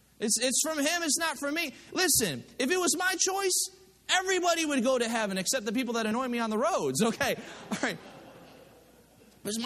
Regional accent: Connecticut, United States; also born or lived in Midwest; I grew up in Connecticut, and we spent some time in the Midwest, so we're kind of steak people.

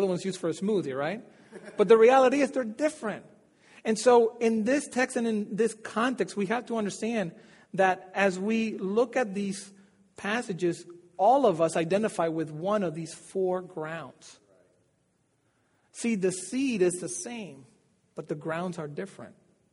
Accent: Dominican Republic; So if you don't know that I'm from Dominican Republic, I am from Dominican Republic.

